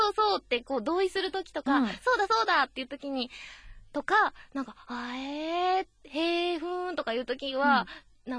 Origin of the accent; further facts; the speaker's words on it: Tokushima, Japan; 私徳島県で生まれ育ったんですけれども、